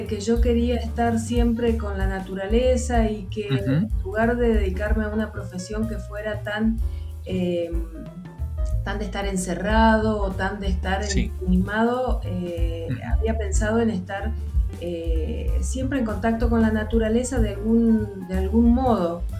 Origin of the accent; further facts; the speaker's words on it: Mendoza, Argentina; yo nací en Mendoza, me crié en una familia del lugar